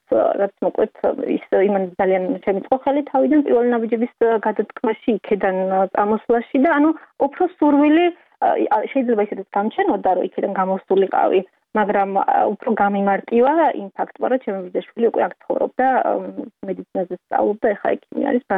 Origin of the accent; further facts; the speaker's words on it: Khoni, Imereti, Georgia; also born or lived in Tbilisi; მე უკვე სკოლა დავამთავრე, ხონის რაიონში დავამთავრე სკოლა, შემდეგ წავედი თბილისში სასწავლებლად გერმანისტიკაზე.